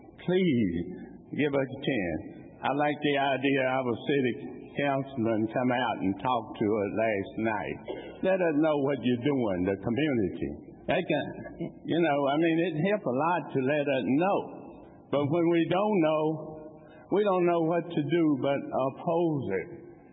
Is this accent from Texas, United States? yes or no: yes; Dallas, Texas, United States; We are American citizens. We're from Dallas, Texas, and we love all of you.